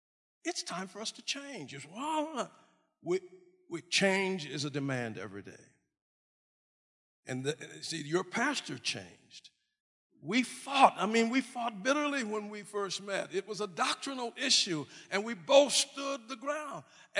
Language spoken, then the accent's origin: English; New Mexico, United States; I was raised in New Mexico. Hispanics, Spanish-speaking people fought us every day on our way to school.